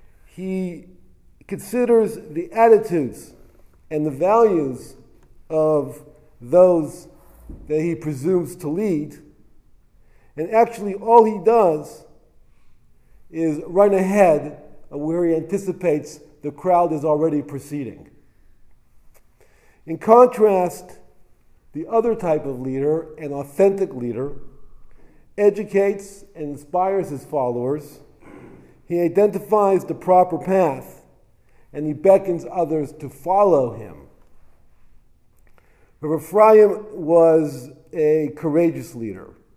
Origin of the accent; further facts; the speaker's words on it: United States; I responded that as an American, I was shocked by his account.